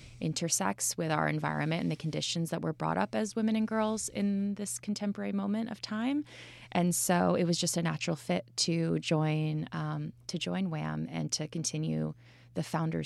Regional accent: Mechanicville, New York, United States; also born or lived in Saratoga / Albany; Well, I'm from upstate New York originally. I grew up in Mechanicville, New York, and kind of hopped around between Saratoga and Albany.

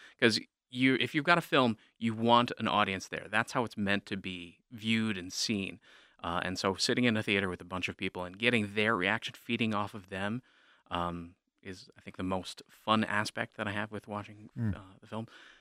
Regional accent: Pennsylvania, United States; Well, I grew up outside of California. I was there for about 8 years, but originally I'm from Pennsylvania, kind of the Amish country, but you know, I'm not Amish

